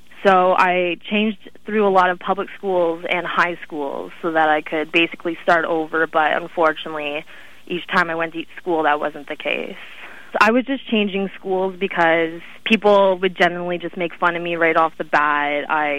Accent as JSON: {"language": "English", "town": "Markham", "region": "Ontario", "country": "Canada", "said": "I'm 22 years old. I am from Markham, Ontario, which is just about 25 minutes north of Toronto"}